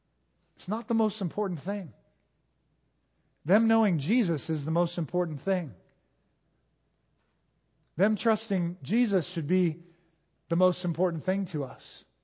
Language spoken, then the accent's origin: English; United States; And I grew up in America. I grew up in a family that both of my parents grew up going to church.